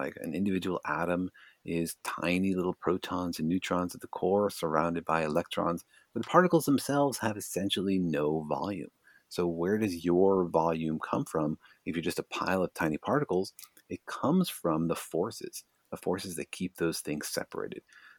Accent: Los Alamos, New Mexico, United States; I grew up actually in Los Alamos, New Mexico, where a lot of that stuff happened.

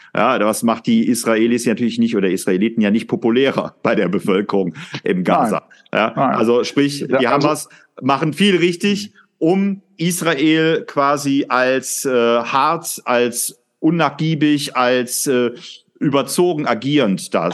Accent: Germany; Also natürlich, wir sind Deutsche, also müssen schon ein bisschen aufpassen.

